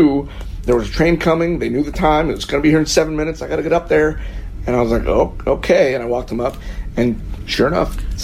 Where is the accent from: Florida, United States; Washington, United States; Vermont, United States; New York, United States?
Florida, United States; I'm from Florida, and they have trains. You know, there are trains in Florida.